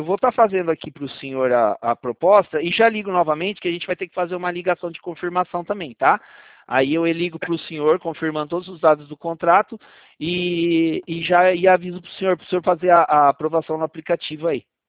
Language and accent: Portuguese; São Paulo, Brazil; eu sou de São Paulo, eu sou da Central do Santander.